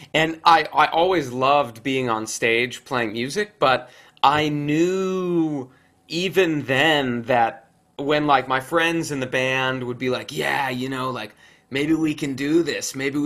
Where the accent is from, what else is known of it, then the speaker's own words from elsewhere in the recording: Tempe, Arizona, United States; I grew up in Tempe, Arizona.